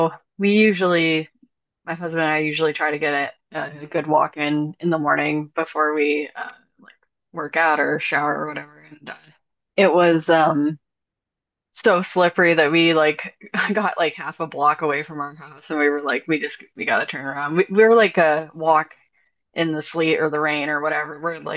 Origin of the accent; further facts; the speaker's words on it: Erie, Pennsylvania, United States; now in Pittsburgh, United States; For Pittsburgh, we don't get that much as compared to like where I grew up in Erie